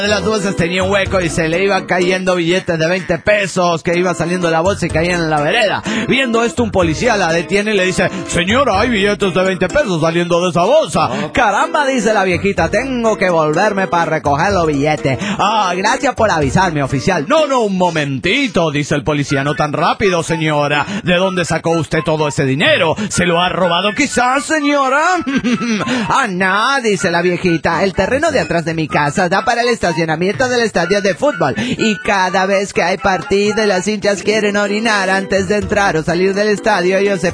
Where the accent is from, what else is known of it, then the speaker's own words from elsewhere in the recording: Mexico; de México.